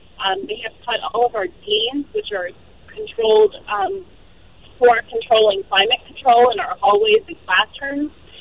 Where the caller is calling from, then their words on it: Fairmount, Pennsylvania, United States; I'm calling from Fairmount.